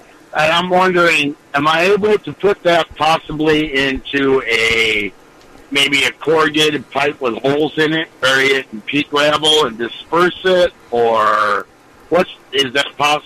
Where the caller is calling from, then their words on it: Lake in the Hills, Illinois, United States; from Lake in the Hills.